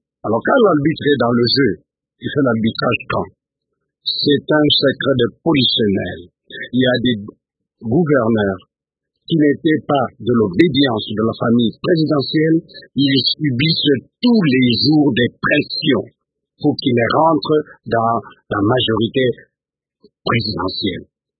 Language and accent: French; DR Congo; nous sommes Congolais, c'est notre pays